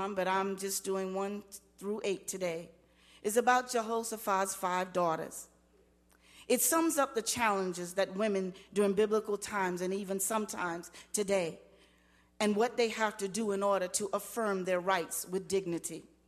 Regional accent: Summerton, South Carolina, United States; the first African-American female in my hometown of Summerton, South Carolina, to graduate from an all-white segregated Summerton High School.

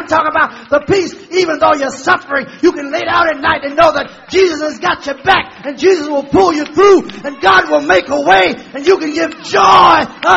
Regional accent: United States; but when I can talk, I'm American.

